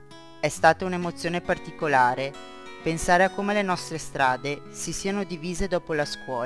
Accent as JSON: {"language": "Italian", "town": "Villaverla", "region": "Veneto", "country": "Italy", "tie": "born or raised there", "said": "Io sono cresciuta a Villa Verla"}